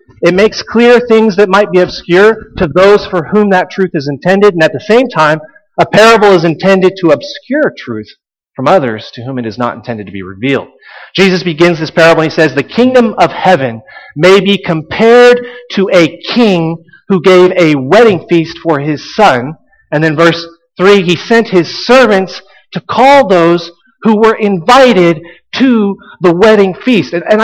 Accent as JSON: {"language": "English", "region": "Texas", "country": "United States", "tie": "born or raised there", "said": "as a young boy growing up in Texas, what, you wanted to go dancing?"}